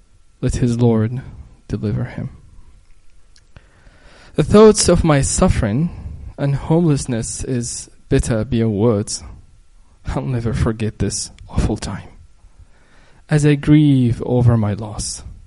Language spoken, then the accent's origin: English; Mecca, Makkah Province, Saudi Arabia; I grew up in Mecca, Saudi Arabia. It's the heart of Islam, the birthplace of Islam. My dad is an Islamic mufti.